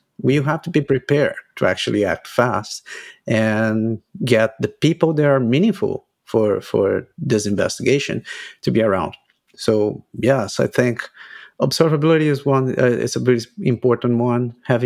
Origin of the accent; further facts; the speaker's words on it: Brazil; English is a second language; I'm half Japanese. I'm half Brazilian. I was born in Brazil. I grew up in Brazil. So for about 30 years, I was in Brazil working there.